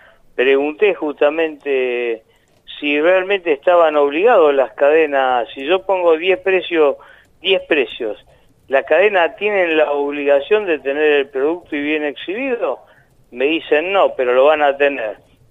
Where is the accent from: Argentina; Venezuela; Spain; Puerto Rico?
Argentina; realmente como argentino espero eso.